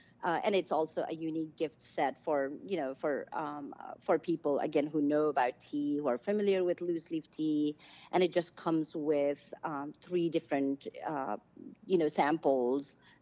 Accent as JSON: {"language": "English", "country": "Nepal", "tie": "born or raised there", "said": "And really, like, you know, growing up in Nepal, we, you know, we had a two-story building."}